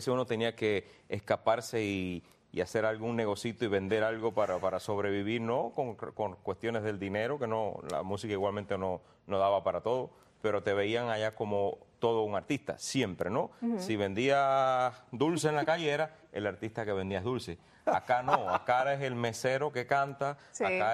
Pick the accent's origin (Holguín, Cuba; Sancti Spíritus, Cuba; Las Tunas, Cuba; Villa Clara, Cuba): Holguín, Cuba; now in Mexico; Soy de Holguín.